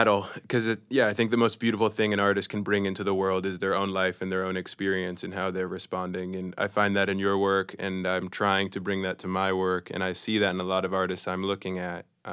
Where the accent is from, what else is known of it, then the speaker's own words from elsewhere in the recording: St. Paul, Minnesota, United States; born there; also born or lived in Chicago / Las Vegas / Colorado / Dubai; now in New York, United States; I was born in St. Paul, Minnesota, and I moved throughout Chicago, Las Vegas, Colorado, Dubai, Los Angeles, and now I've been in New York for 8 years.